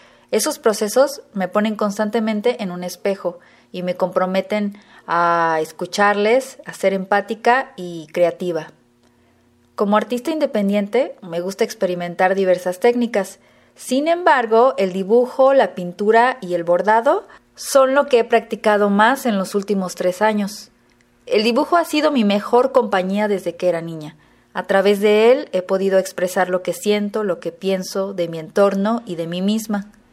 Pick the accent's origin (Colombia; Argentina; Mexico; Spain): Mexico; Teocelo, Veracruz; soy originaria de Teocelo, Veracruz y soy mexicana.